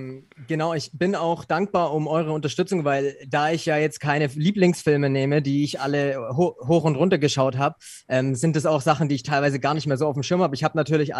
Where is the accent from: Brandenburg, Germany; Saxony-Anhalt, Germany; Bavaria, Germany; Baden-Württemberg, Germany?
Baden-Württemberg, Germany; bei uns in der Nähe von Stuttgart, wo ich groß geworden bin